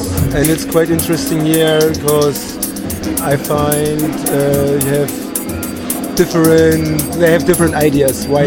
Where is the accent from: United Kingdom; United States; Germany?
Germany; Berlin; English is a second language; And I'm here from Berlin, yeah.